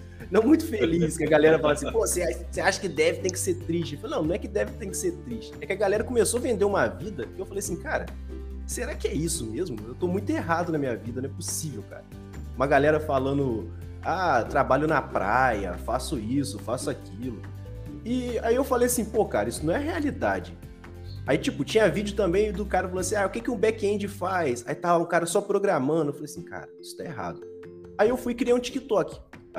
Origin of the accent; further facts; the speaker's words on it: Rio de Janeiro, Brazil; eu sou do estado do Rio, só que eu sou do interior, então eu tô próximo a Minas. Aí a galera confunde muito meu sotaque, às vezes fala assim, pô, você é mineiro? Eu falo, não, na verdade eu sou do estado do Rio, mas eu tô bem no interior mesmo, bem no finalzinho.